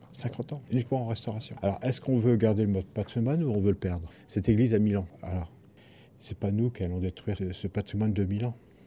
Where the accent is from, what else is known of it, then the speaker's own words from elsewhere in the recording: Compiègne, Hauts-de-France, France; je suis de Compiègne.